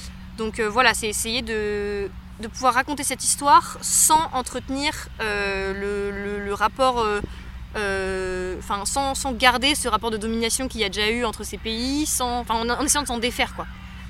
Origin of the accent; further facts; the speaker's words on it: France; c'est le rapport en tant que Française avec le pays que je représente dans le spectacle, qui est la Côte d'Ivoire. J'ai jamais mis les pieds en Côte d'Ivoire, j'ai jamais mis les pieds en Afrique, tout court.